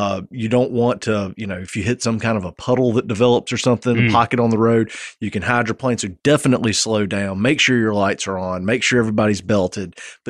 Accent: Satsuma, Alabama, United States; I grew up in Satsuma.

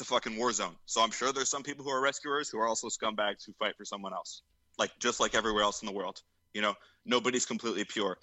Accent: United States; I'm an American.

